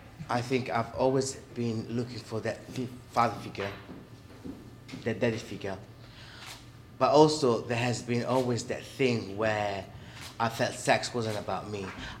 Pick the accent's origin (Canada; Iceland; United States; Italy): Italy; moved away; also born or lived in Paris, France; I was born in Paris and raised in Italy.